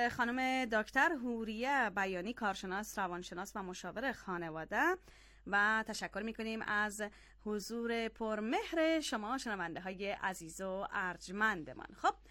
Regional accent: Afghanistan; ما افغانم که نام خدای ما کل ما دیگه برنج خور

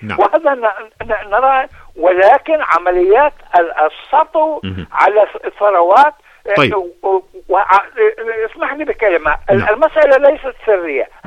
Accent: Palestine; أنا فلسطيني وأعلم ما يتم على مدار الساعة

